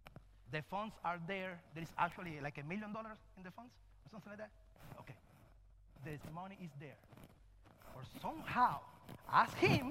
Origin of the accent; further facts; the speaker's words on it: Cuba; I'm from Cuba. When you say to me that you have $100,000 in your account, you are rich.